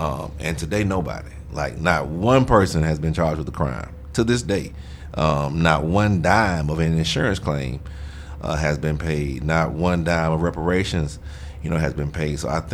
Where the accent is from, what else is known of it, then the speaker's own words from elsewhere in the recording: Alabama, United States; You know, I'm from Alabama, and the place of what Birmingham is.